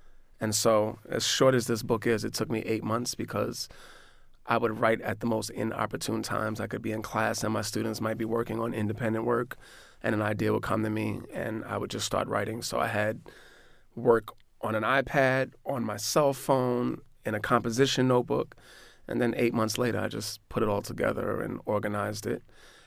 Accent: New York, United States; Even though I'm from New York, I was a troubled student and got in a lot of trouble in school as well.

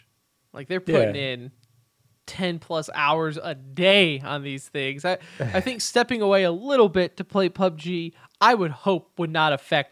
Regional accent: United States; As a red, white, and blue blooded freedom American, that's how I'm going to say it.

